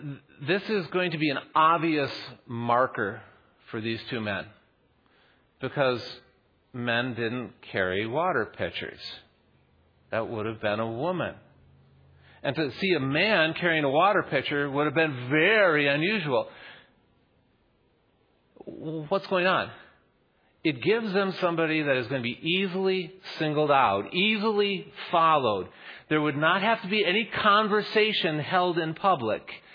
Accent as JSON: {"language": "English", "region": "Minnesota", "country": "United States", "accent": "Minnesota", "said": "just for those of you who are watching my Minnesota accent."}